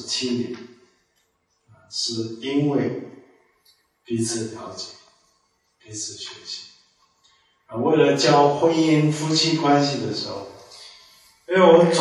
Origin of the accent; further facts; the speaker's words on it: Shandong, China; 然后她是南方人，湖北湖南，我是北方人山东